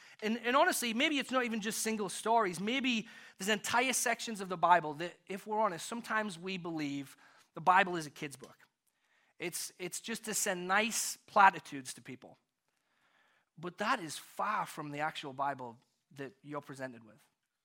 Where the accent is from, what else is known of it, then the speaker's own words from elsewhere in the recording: England, United Kingdom; when I was a kid growing up in England, I think I was somewhere around 12 or 13